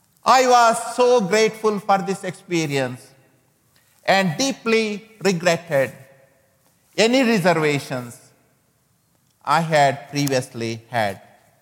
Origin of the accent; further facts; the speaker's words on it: India; while I was growing up in India, I saw many persons with leprosy